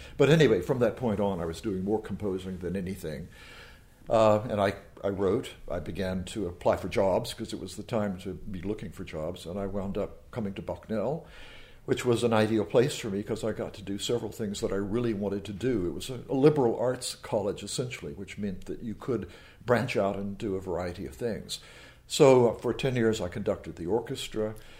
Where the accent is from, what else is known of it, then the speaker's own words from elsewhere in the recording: North Carolina, United States; I grew up in North Carolina, went to the University of North Carolina at Chapel Hill for my undergraduate degree